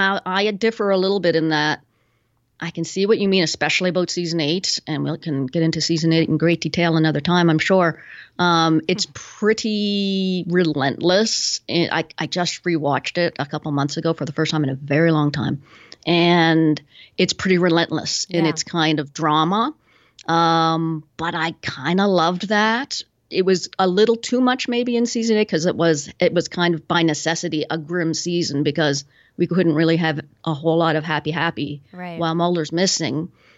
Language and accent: English; Canada; I don't know if it's because I'm a Canadian and it's like, well, Vancouver, not good enough for you anymore